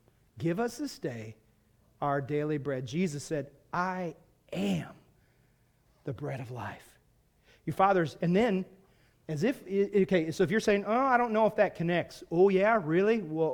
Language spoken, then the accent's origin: English; Virginia, United States; accent: Virginia hick accent; I was raised in the East Coast, and so we always had those things. And I also have a big Virginia hick accent.